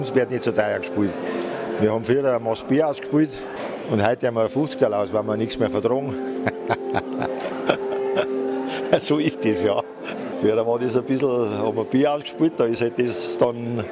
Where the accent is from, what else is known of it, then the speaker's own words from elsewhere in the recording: Bavaria, Germany; Bei uns in Bayern sind es 2 Tische, ja.